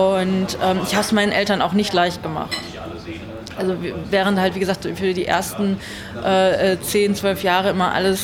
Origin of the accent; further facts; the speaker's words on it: Osnabrück, Lower Saxony, Germany; also born or lived in South Korea; Ich bin 1977 in Südkorea geboren und im November 1977 nach Osnabrück in Niedersachsen adoptiert worden und bin dann in Niedersachsen, dort in Deutschland, mit meiner Adoptivfamilie aufgewachsen.